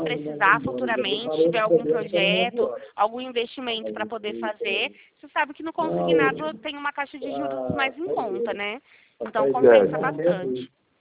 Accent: Ribeirão Preto, São Paulo, Brazil; sou de Ribeirão Preto.

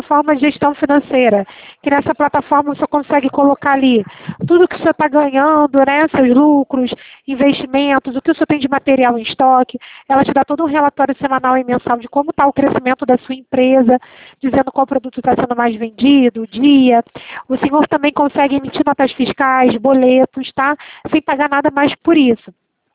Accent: Rio de Janeiro, Brazil; eu sou do Rio de Janeiro

